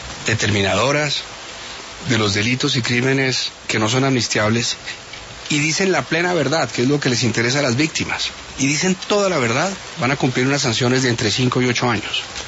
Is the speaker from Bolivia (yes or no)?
no; Colombia